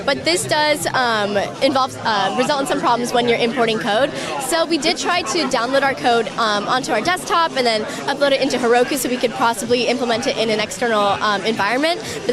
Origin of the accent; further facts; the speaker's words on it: Colorado, United States; So for example, I'm from Colorado